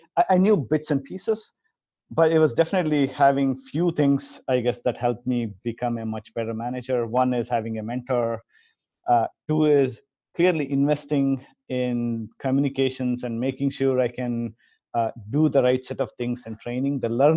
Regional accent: India; Yeah, I grew up in India.

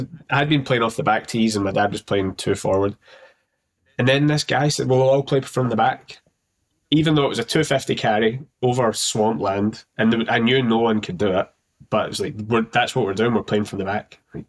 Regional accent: Canada; born there; accent: Canadian; I was born in Canada. I thought you'd pick up on the accent.

